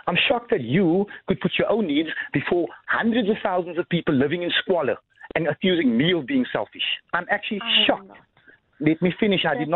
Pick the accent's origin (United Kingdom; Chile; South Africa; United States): South Africa; Cape Town, Western Cape; You know where we come from? We come from Constantia, and we come from Deep River, and we come from Rondebosch, and we come from Cape Town